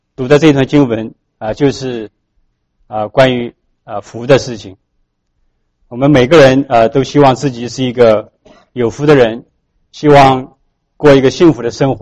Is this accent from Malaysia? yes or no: no; China; 特别是我们中国人，这个福字还倒着写哈